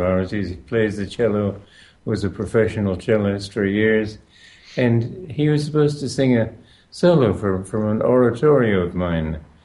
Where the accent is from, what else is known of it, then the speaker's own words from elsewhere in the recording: Romania; English is a second language; moved away; I was born in Romania. So I grew up learning Romanian, German, and English. Then they sent me to school in Switzerland where I learned French.